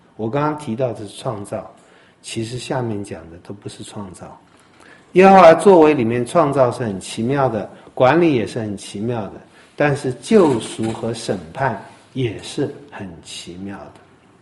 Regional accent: China; 我们中国人喜爱的就必定吃，就要吃

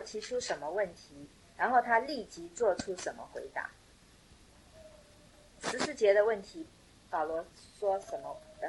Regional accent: China; 我们中国人说恶有恶报，善有善报

